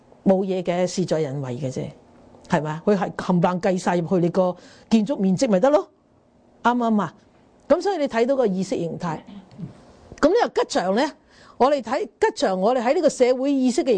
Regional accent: Guangdong, China; 但系我哋广东人中唔中意个七字啊？

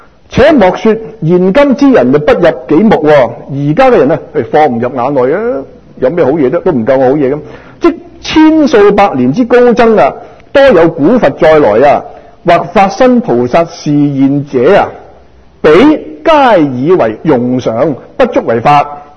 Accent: Guangdong, China; 即是我们广东人的俗语讲

